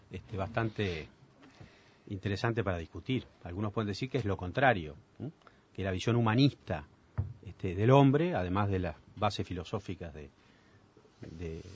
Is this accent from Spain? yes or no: no; Uruguay; soy el típico uruguayo que fue a un colegio católico que no practica.